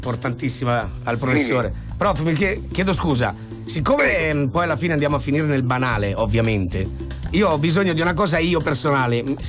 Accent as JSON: {"language": "Italian", "region": "Apulia", "country": "Italy", "first_language": "Apulian", "said": "ho il problema del congiuntivo perché vengo dalla Puglia, non perché sono ignorante. E io ho parlato il pugliese in casa e l'italiano fuori. Mi si è mescolato tutto."}